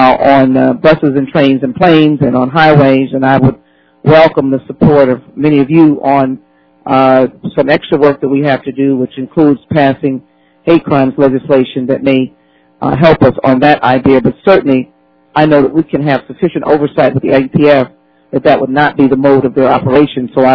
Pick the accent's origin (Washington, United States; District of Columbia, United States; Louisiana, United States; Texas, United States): Texas, United States; I'm from Texas, so you know we've had some misshots and quails